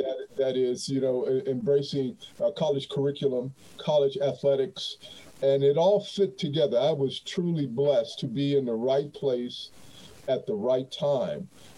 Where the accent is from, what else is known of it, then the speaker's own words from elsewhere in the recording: Denver, Colorado, United States; I'm originally from Denver, Colorado. I went to college at the University of Northern Colorado, where athletics was my ticket to higher education.